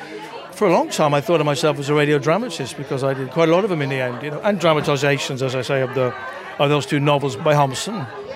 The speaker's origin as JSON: {"language": "English", "town": "Lytham St Annes", "region": "North West England", "country": "United Kingdom", "tie": "born or raised there", "said": "it was a gang I grew up with near Blackpool, Rhythm St. Anne's."}